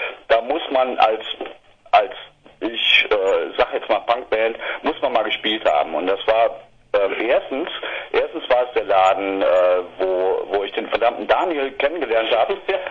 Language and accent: German; Cologne, North Rhine-Westphalia, Germany; als Kölner Rock'n'Roller muss man mal gespielt haben.